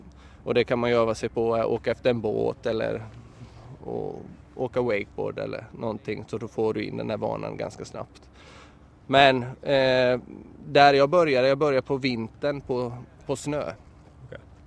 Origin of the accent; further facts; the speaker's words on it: Småland, Sweden; now in Vaasa, Finland; och jag kommer ifrån Sverige, Smålandsskogar. Men flyttade hit på grund av kärleken och hamnade i Vasa. Och bor här nu